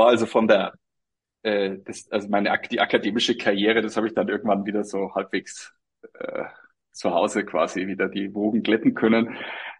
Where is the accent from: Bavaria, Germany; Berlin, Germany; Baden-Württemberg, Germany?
Bavaria, Germany; Ich komme aus dem Chiemgau